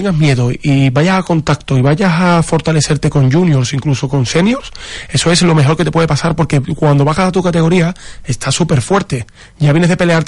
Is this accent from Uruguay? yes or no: no; Seville, Andalusia, Spain; no soy de Marrachí, soy de Sevilla Capital, ¿vale? Soy del barrio de La Macarena, de Sevilla Capital.